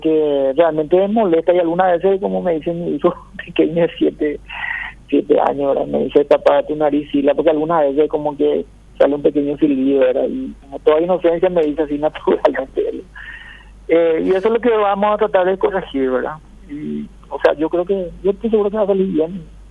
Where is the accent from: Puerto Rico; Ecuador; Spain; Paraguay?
Paraguay; y como yo, paraguayo.